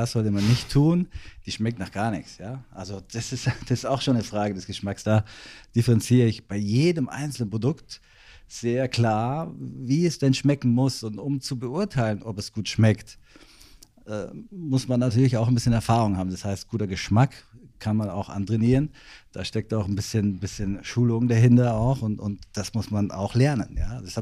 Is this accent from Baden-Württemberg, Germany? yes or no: yes; Baden-Württemberg, Germany; Ich komme aus dem Badischen, bin da unten im Markgräflerland aufgewachsen